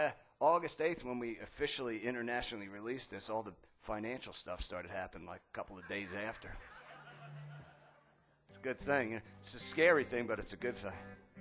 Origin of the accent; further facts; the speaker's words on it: Philadelphia, Pennsylvania, United States; I grew up in South Philly, you know. I can't help myself.